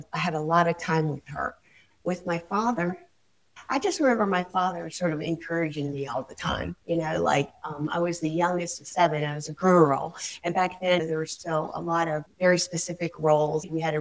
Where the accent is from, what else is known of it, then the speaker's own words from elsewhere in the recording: Aiken, South Carolina, United States; born there; I was born in Aiken, South Carolina. My birthday is December the 20th, 1950.